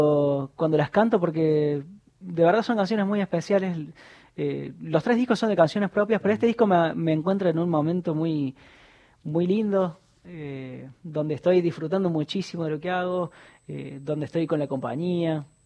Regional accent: Argentina; Y yo que soy argentino.

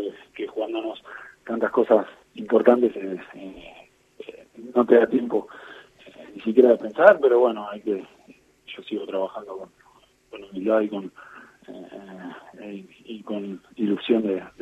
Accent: Argentina; como hincha y como argentino se sufre.

